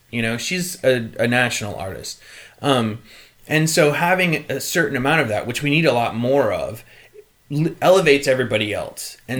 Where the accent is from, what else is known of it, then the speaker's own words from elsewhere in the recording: Mount Vernon, Iowa, United States; I was born in a small town in Iowa, Mount Vernon, Iowa. I grew up on a farm 4 miles outside that town.